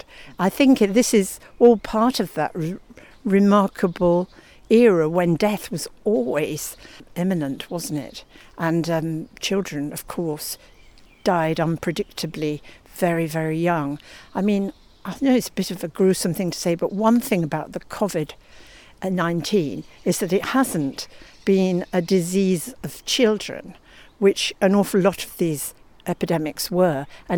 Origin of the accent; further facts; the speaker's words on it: Keighley, Yorkshire and the Humber, United Kingdom; born there; where I was born in Keighley, in Yorkshire, in the 1920s